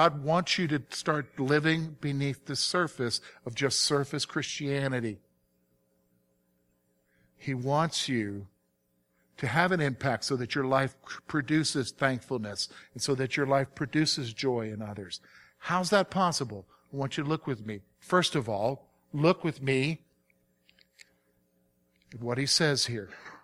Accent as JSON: {"language": "English", "region": "the South", "country": "United States", "tie": "born or raised there", "said": "You know, I'm from the South. I grew up in the South. And I don't ever recall hearing this phrase until I moved to Pennsylvania."}